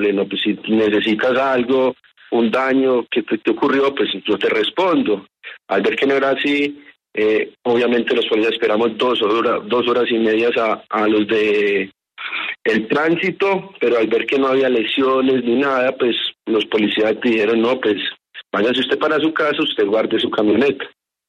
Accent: Antioquia, Colombia; Yo soy un paisa comerciante que llevo el negocio en la sangre

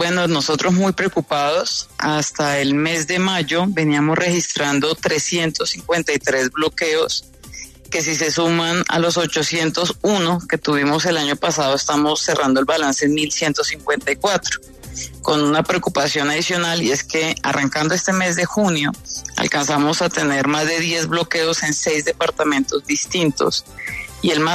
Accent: Colombia; creo que eso también debe llamar la atención de todos como colombianos

